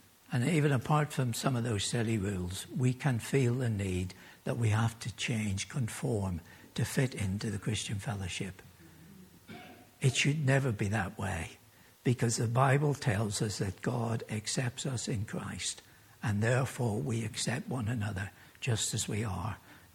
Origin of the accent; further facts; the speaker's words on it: Northern Ireland, United Kingdom; Not many years ago, where I grew up in Northern Ireland, it was considered wrong